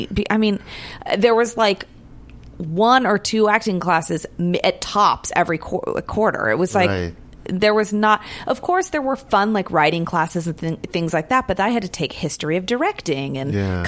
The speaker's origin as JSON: {"language": "English", "town": "San Francisco", "region": "California", "country": "United States", "tie": "born or raised there", "said": "But it was fun growing up in San Francisco, being, you know, in a kind of like a suburban area, but having the likes of the city like 10 minutes away."}